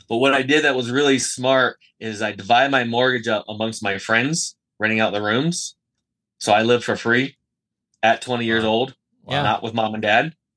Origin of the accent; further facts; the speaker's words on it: Plant City, Florida, United States; And I am from Plant City, Florida. Winter Starway Capital of the World. It's actually going on right now. It's in between Tampa and Orlando. It's a little town. Grew up there, Florida native.